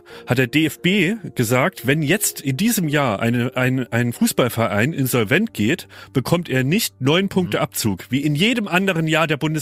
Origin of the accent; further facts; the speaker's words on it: Kirberg, Hesse, Germany; Ich habe euch ja voller Stolz erzählt, dass ich unter Persönlichkeiten in meinem Wikipedia-Eintrag gelistet werde, bei meinem Heimatdorf Kirberg.